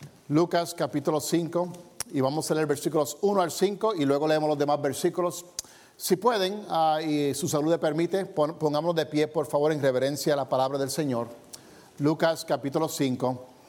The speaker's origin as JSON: {"language": "Spanish", "country": "Puerto Rico", "said": "Sí, tengo un acento, soy de Puerto Rico, pero mi acento es de mi esposa. Ella es mexicana."}